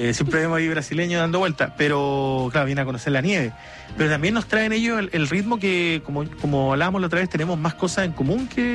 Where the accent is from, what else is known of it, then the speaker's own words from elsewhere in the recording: Punta Arenas, Magallanes, Chile; now in Santiago, Chile; en la región de donde yo vengo también, en Punta Arenas, imagínate